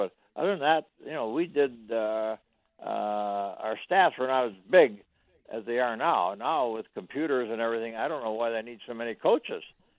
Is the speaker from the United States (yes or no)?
no; Canada; I came from Canada, of course